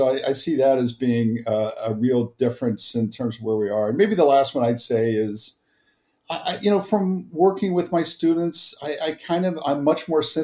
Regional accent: Cincinnati, Ohio, United States; I grew up in Cincinnati, Ohio, and there's 6,000 open healthcare jobs in Cincinnati, right?

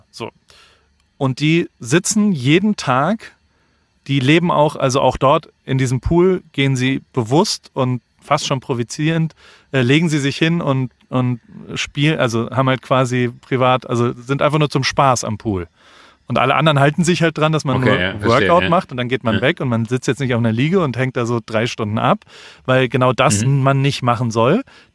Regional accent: United States; German is a second language; immerhin komme ich aus Amerika

